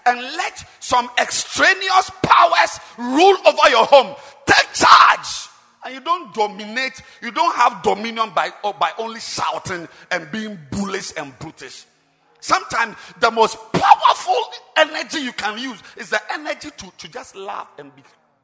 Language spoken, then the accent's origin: English; Ghana; It's the same laws we have in Ghana. Because we are a British colony. It's the same law. The laws in Ghana are the same laws.